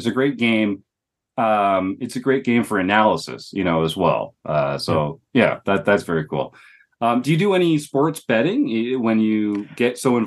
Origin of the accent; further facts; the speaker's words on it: Toronto, Ontario, Canada; growing up in Toronto, and they had just won back to back when that strike happened.